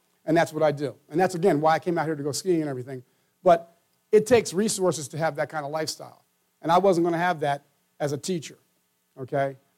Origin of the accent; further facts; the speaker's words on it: Florida, United States; I'm from Florida. You guys are used to this.